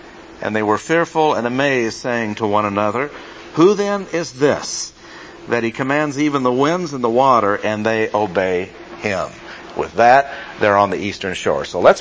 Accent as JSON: {"language": "English", "region": "Midwest", "country": "United States", "said": "Since we're all from the Midwest, you know what it's like to see the cumulus clouds in the afternoon"}